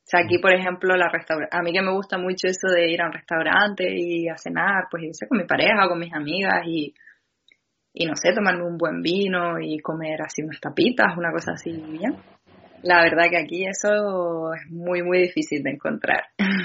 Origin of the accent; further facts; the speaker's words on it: Canary Islands, Spain; nosotros que somos canarios, cuando hace cualquier cosa nos parece frío, ¿no?